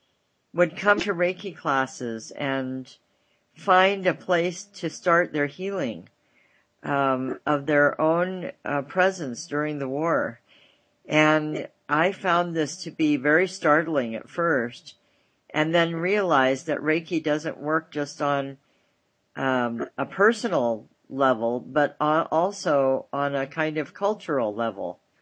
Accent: United States; because I'm an American, it really made an impression on me.

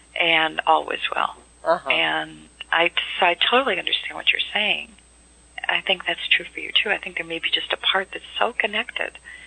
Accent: United States; But I recognize that I'm learning a lot of lessons where I am, and that I am an American, and there are gifts that I give to my own country by being here.

